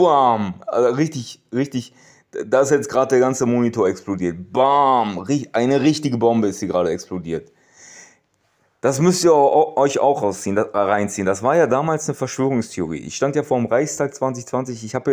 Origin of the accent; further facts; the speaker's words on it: Turkey; Das muss ich euch als Türke einfach immer wieder sagen